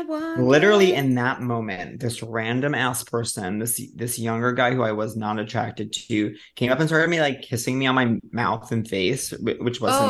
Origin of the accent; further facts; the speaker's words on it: New York City, New York, United States; I don't even know how he knew I was from New York.